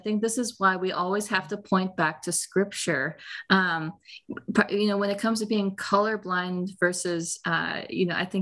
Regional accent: India; you know, we're Indian, so maybe when they're 45

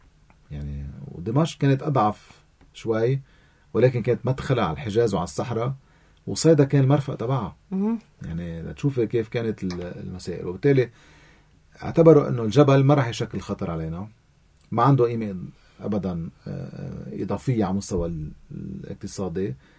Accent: Lebanon; كلبنانيين

